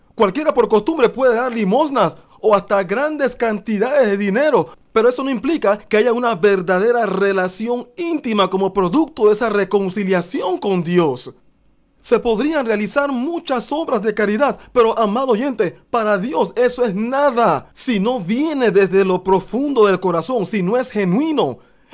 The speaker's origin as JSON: {"language": "Spanish", "country": "Panama", "said": "Si bien es cierto que nosotros no somos el pueblo de Israel, literalmente hablando, porque este es Panamá, no somos israelitas, somos panameños."}